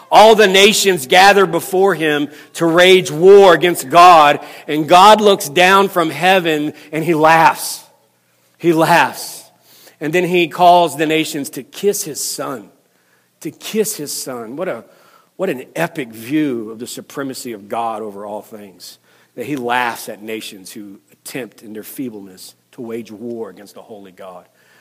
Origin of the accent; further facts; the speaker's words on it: Rochester, New York, United States; I don't live in Rochester. I'm from Rochester, New York.